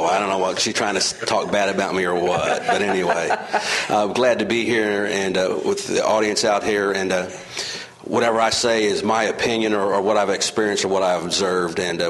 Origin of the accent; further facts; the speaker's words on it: Evansville, Indiana, United States; But I'm originally from Evansville, I came back to Evansville about 10 years ago.